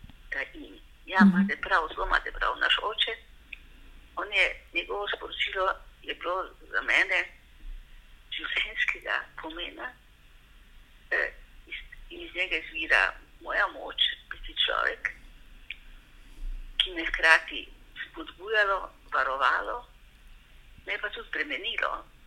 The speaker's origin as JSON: {"language": "Slovenian", "town": "Rakičan", "region": "Mura", "country": "Slovenia", "tie": "born or raised there", "said": "Moje otroštvo v Rakičanu, v Prekmurju, v prvi svetovni vojni, v drugi svetovni vojni, ki je zame bila ta velika, v drugi svetovni vojni. Živeli smo z mojo babico"}